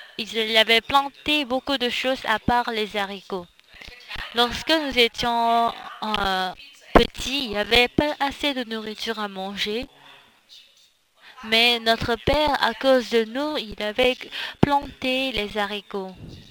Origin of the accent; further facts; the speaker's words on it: North Gyeongsang, South Korea; French is a second language; Moi, je viens de Gyeongbuk, en Corée, qui est ma ville natale.